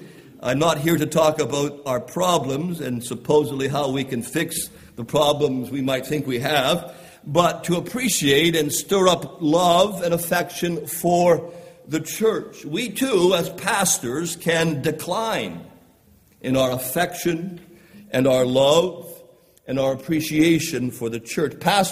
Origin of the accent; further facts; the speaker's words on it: Canada; I mentioned earlier, I'm a Canadian, and there's something that Canadians love